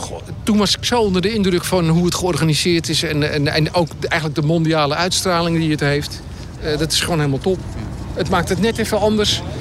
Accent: North Holland, Netherlands; ik kom uit de Noordkop

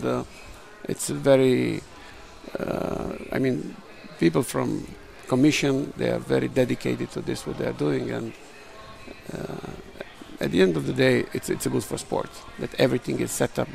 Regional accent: Dubrovnik, Dubrovnik-Neretva County, Croatia; English is a second language; now in Las Vegas, United States; here also in Vegas, I have also my friends from my hometown, from Dubrovnik, from Croatia.

